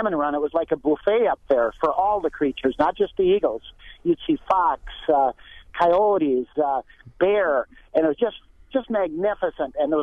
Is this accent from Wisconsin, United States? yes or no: yes; Marshfield, Wisconsin, United States; now in Chippewa Falls, United States; I'm from the Marshfield, Wisconsin area, never saw eagles. I retired, moved over to Chippewa Falls in 2006.